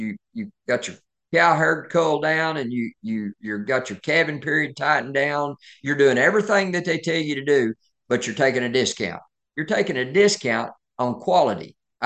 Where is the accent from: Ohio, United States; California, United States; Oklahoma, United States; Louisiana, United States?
Oklahoma, United States; I was raised in Southeast Oklahoma, and we run crossbred cows. That's what fits that rough country.